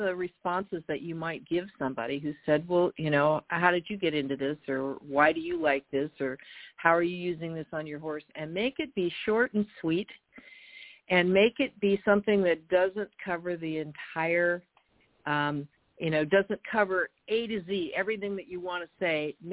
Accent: California, United States; from Northern California

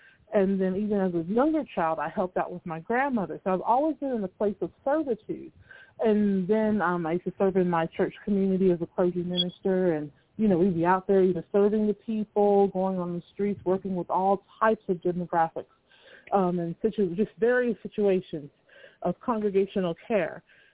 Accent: United States; But unfortunately, we are American. And when I say it unfortunately, I don't want people to take that the wrong way, but we are American and we know what comes with that when we're African American.

